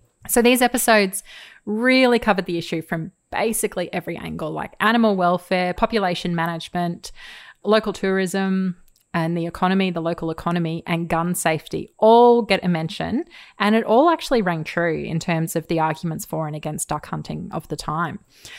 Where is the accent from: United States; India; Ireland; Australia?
Australia; Queensland; "And on the eighth day, Joe created Queensland," which I think says it all really about growing up in Queensland.